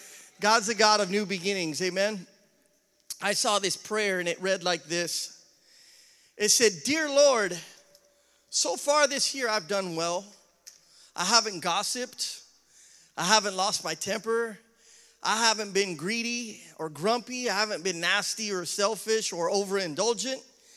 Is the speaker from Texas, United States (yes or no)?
no; Boise, Idaho, United States; I grew up in Boise, Idaho. And in Idaho, we have four seasons.